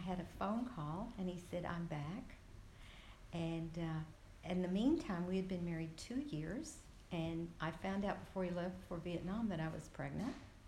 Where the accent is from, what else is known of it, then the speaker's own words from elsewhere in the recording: Kentucky, United States; born there; I was born in Western Kentucky in a rural area on a farm.